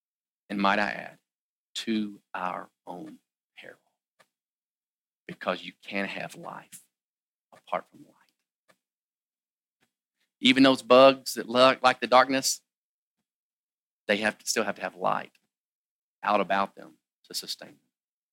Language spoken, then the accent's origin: English; Kentucky, United States; Now, I'm from Kentucky. I know where I used to live about, 15 miles from Mammoth Cave, all right?